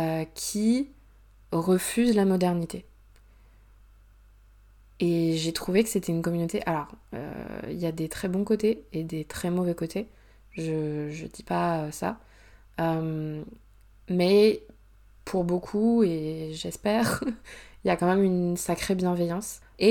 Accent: France; j'ai pu lui expliquer voilà, que je venais de France.

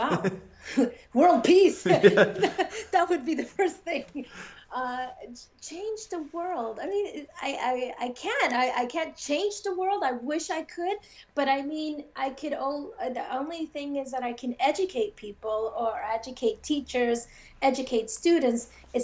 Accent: England, United Kingdom; first language English; I'm English. I was born. This is my actual native language.

